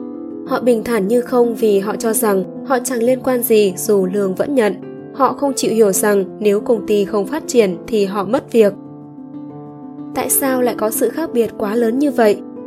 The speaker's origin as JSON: {"language": "Vietnamese", "region": "Southern Vietnam", "country": "Vietnam", "tie": "born or raised there", "said": "Tôi lớn lên ở miền Nam, phát âm dấu hỏi và dấu ngã như nhau."}